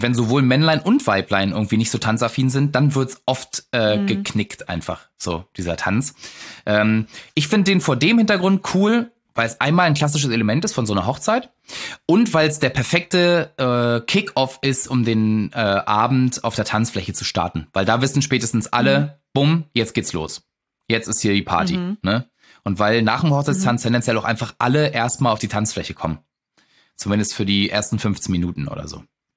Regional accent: East Germany, Germany; Bin Ossi.

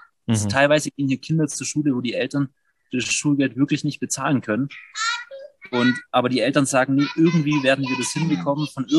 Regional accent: Germany; Und ich denke mir, wenn wir als Deutsche, als europäische Kultur einfach sagen, hey, wir haben so ein bisschen mehr das Auge für den Nächsten, für den Moment.

